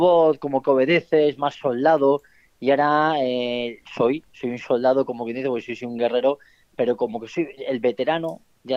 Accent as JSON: {"language": "Spanish", "town": "Madrid", "region": "Community of Madrid", "country": "Spain", "said": "Eso mínimo, hombre, siendo español y madrileño, pues que mínimo, ¿no?"}